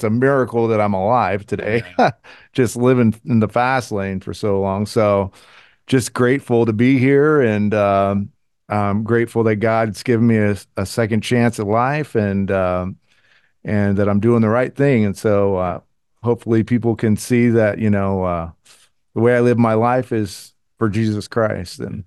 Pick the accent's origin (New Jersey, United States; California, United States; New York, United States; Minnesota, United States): California, United States; San Jose; And we grew up in San Jose, California. And I had a great upbringing.